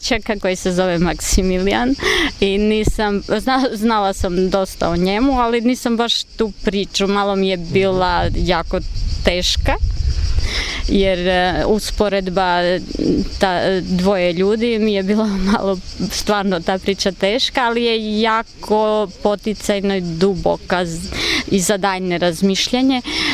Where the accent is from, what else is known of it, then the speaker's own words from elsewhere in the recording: Zagreb, City of Zagreb, Croatia; dolazim iz Zagreba.